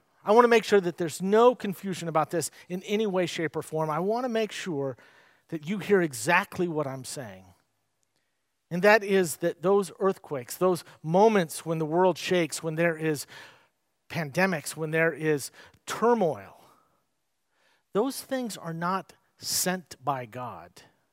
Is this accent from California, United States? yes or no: yes; California, United States; Now, many of you know that I grew up in California.